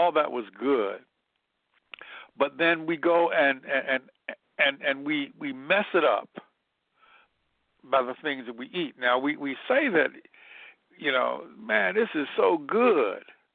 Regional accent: Cleveland, Ohio, United States; growing up in Cleveland, Ohio, moving up to the projects, up with mobility, man, moving up to the projects, being on welfare

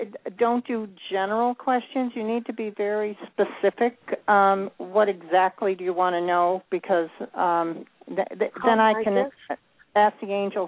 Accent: Michigan, United States; What part of Michigan? I'm from Michigan originally.

